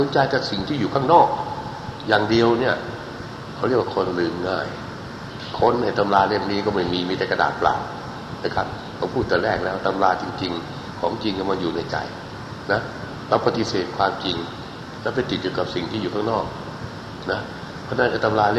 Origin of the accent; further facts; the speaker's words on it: Bangkok, Thailand; born there; ผมเกิดในกรุงเทพแต่ข้างในผมบอกว่าเกิดในชนบท